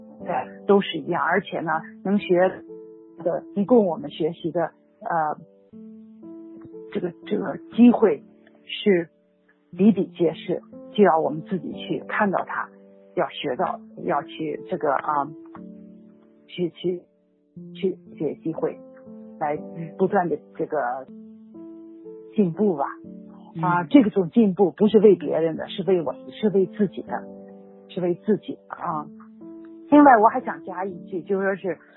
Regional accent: China; 当时我在中国长大的时候

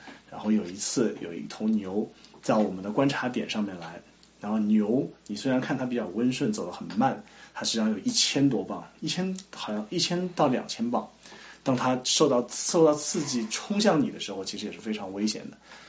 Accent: Shanghai, China; born there; 我是在上海出生的。

